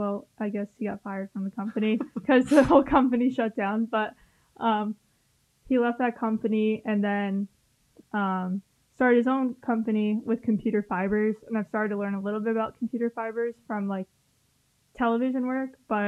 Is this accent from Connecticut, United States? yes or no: yes; Prospect, Connecticut, United States; I'm from Prospect, Connecticut. It's a small town near Waterbury. It's really next to Waterbury, but I usually just say in the New Haven area because nobody knows Waterbury.